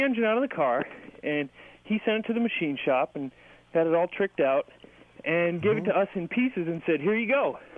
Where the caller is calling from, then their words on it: Bellingham, Washington, United States; I'm calling from Bellingham, Washington.